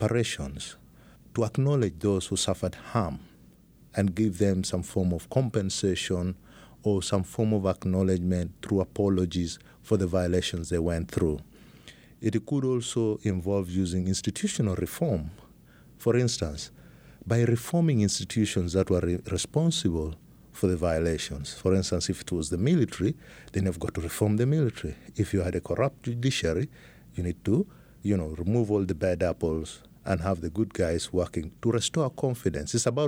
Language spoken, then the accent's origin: English; Uganda; born there; also born or lived in Kenya; I was born in Uganda. I started living in Uganda a few years back